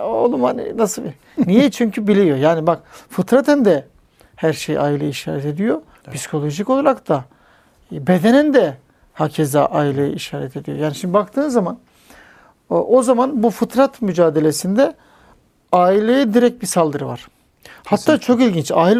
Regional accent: Yalova, Turkey; ben hatırlıyorum böyle büyüdüğüm mahallede Yalova'da vardı çevremizde böyle aileler.

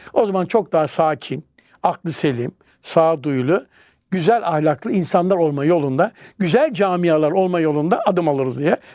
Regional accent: Trabzon, Turkey; Ben Trabzonluyum, Trabzonsporluyum

